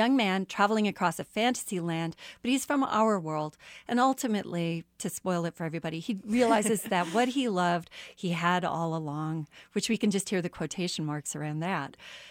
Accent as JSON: {"language": "English", "region": "Iowa", "country": "United States", "tie": "born or raised there", "lives_now": "Kansas, United States", "said": "I grew up in Iowa, which is really flat. I mean, we think Kansas is flat, but out here on the east side, we're not."}